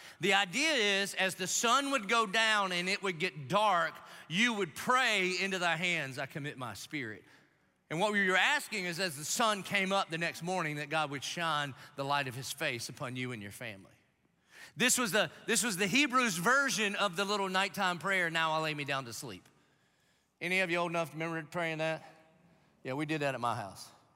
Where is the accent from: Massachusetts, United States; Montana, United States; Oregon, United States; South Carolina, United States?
South Carolina, United States; See, I'm from South Carolina, and we are efficient with the number of syllables that we decide to use in a sentence.